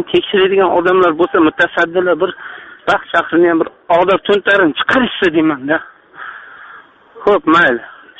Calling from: Sayxunobod, Sirdaryo Region, Uzbekistan; Men Sirdaryo viloyati Sayxunoboddanman.

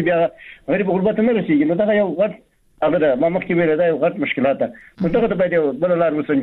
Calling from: Baghlan, Afghanistan; بغلان مې تماس نیولې

